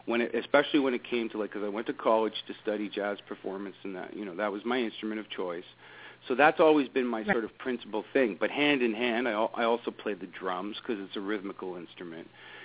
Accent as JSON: {"language": "English", "country": "Canada", "said": "I mean, I'm a Canadian boy"}